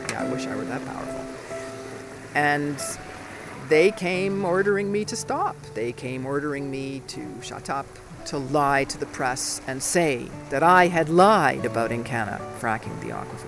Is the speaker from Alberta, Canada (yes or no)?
yes; Rosebud, Alberta, Canada; from Rosebud, Alberta. And we're now in Rosedale, about 45 minutes drive northeast to get potable water.